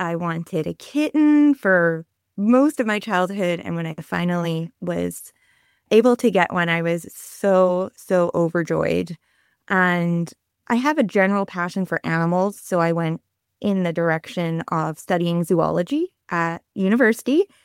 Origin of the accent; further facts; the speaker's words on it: Scotland, United Kingdom; So I grew up in Scotland, and in the UK in general